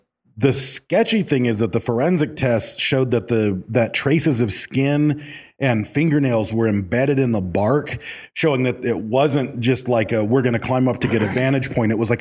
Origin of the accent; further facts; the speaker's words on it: Michigan, United States; I mean, growing up in Michigan, there would be those times where a big snow would fall